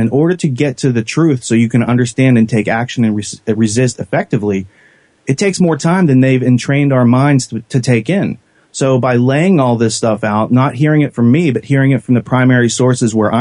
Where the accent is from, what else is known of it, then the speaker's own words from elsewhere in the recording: Pennsylvania, United States; the man was born around Pittsburgh, where I'm from Western Pennsylvania.